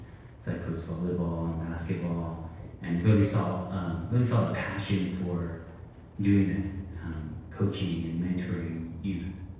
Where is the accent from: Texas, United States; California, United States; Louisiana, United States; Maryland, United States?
California, United States; moved away as an adult; now in Oregon, United States; So I grew up in California and I lived there all my life until 2019